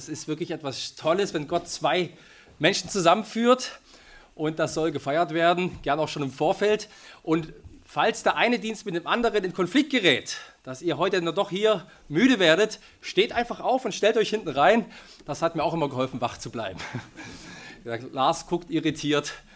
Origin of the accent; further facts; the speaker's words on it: Switzerland; Ich bringe euch heute keine Grüße aus Osnabrück mit, denn ich komme aus der Schweiz.